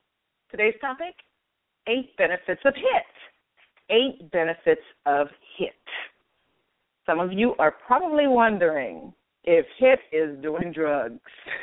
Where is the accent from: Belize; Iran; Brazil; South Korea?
Belize; now in Inglewood, United States; because I spent most of my life living there since I came to America from Belize.